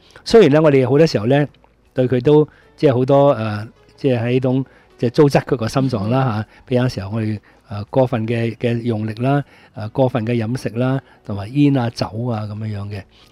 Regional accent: China; 即係我哋中國人都好認識噶啦

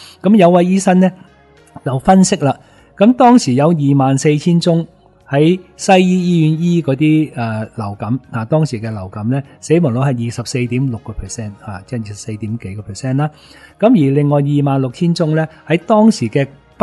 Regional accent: Hong Kong; 十年之后咧，我哋香港人都好似仲未曾醒觉

